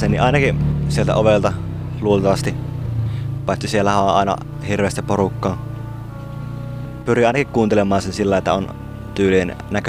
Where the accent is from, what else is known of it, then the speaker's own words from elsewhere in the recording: Ii, North Ostrobothnia, Finland; mä oon Iistä. Se on pieni paikka Oulusta, vähän matkaa pohjoiseen.